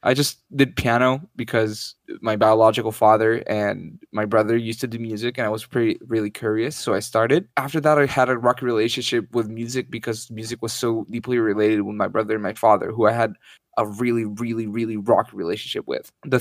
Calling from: Tuscany, Italy; I'm calling from Tuscany, Italy.

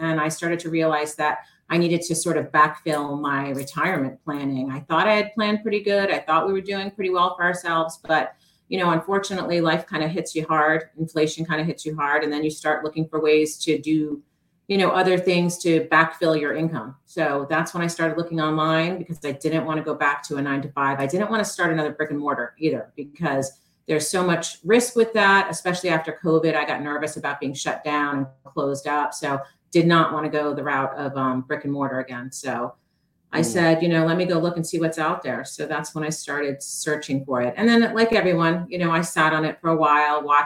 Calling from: Basking Ridge, New Jersey, United States; Basking Ridge. It's kind of northern Jersey, maybe north central Jersey.

